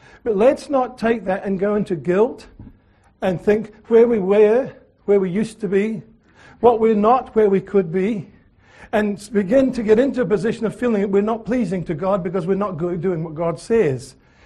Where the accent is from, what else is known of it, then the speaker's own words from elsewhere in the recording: Edinburgh, Scotland, United Kingdom; now in New Zealand; because I was born and bred in Edinburgh, okay, in Scotland.